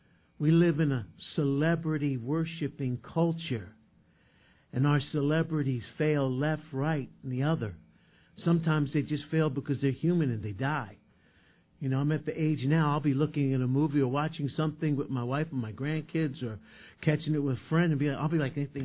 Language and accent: English; Philadelphia, Pennsylvania, United States; I am a Philadelphian to the max, West Philly born and raised.